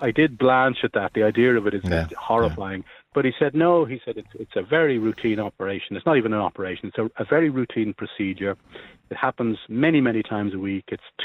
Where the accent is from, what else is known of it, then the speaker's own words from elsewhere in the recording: Ireland; And I drank the same as most Irish people, but funnily enough, gave it up more or less in the last couple of years.